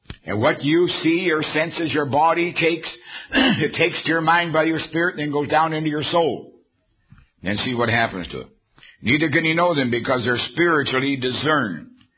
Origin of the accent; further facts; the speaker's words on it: Canada; now in United States; Pardon me, I'm also an American citizen, no longer Canadian.